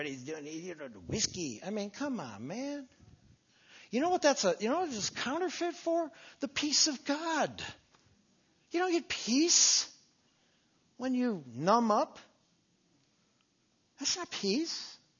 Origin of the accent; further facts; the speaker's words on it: Milwaukee, Wisconsin, United States; Growing up in Milwaukee, beer's everywhere. I mean, just north of Milwaukee.